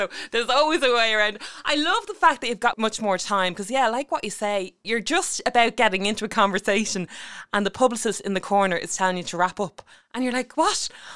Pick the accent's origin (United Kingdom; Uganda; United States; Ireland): Ireland; it actually worked in my favour once being Irish, because there was a Christian Bale roundtable interview in Paris.